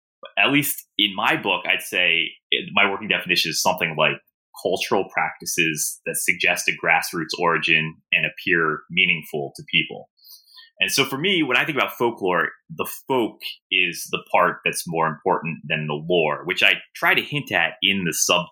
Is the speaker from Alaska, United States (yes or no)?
no; Baltimore, Maryland, United States; even though I'm originally from Baltimore, I'm probably not a great example of this accent.